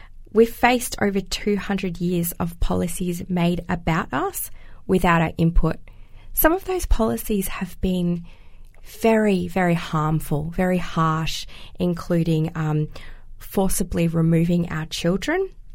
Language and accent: English; Northern Territory, Australia; So I come from the Northern Territory. I've been working in the Northern Territory for the last 11 years.